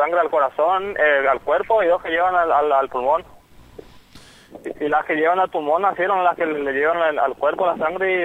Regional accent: Comandante Andresito, Misiones, Argentina; Somos de Andresito, de la zona de Quintas Altas.

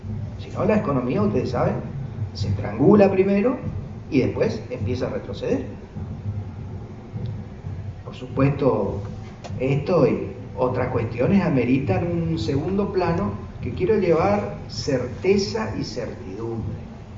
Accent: Argentina

